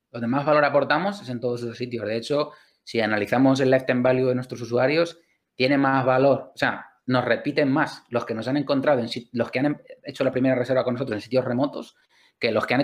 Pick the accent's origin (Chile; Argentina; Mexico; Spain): Spain; La Roda, Castilla-La Mancha; Yo soy de La Roda, de Albacete. La Roda es un sitio con cero turismo.